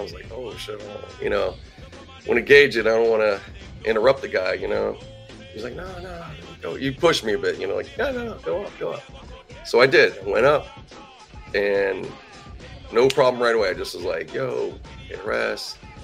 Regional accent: Pittsburgh, Pennsylvania, United States; I'm from Pittsburgh and you did a lecture there.

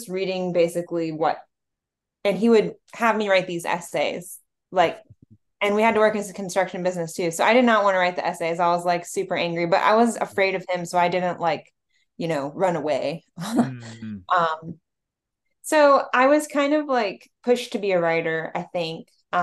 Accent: Virginia, United States; I'm not a regular whole perfect native because I'm growing up in Virginia.

